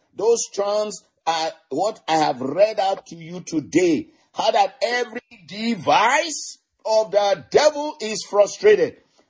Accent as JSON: {"language": "English", "country": "Nigeria", "tie": "born or raised there", "said": "I know that firsthand growing up in Nigeria and so forth"}